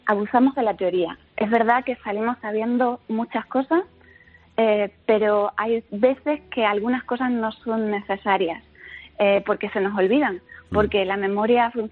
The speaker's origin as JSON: {"language": "Spanish", "country": "Spain", "said": "yo hablo rápido y en español de España"}